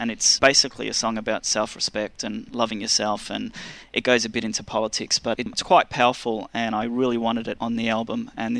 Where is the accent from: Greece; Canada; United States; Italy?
Italy; And I will try and push to get licensing deals through Europe and my home country, Italy.